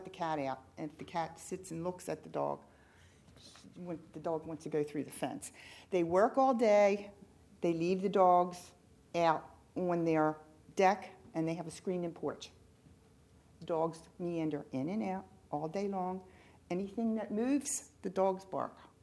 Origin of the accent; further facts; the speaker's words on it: Catonsville, Maryland, United States; It's like I'm from Maryland, Catonsville.